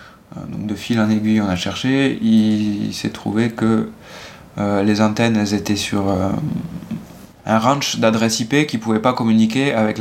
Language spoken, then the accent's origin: French; Larzac, Occitanie, France; born there; Moi je suis né sur Larzac